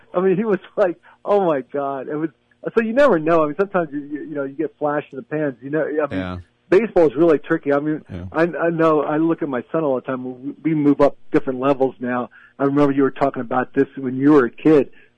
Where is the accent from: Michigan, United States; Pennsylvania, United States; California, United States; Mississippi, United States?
Pennsylvania, United States; Philadelphia; I'm originally from Philly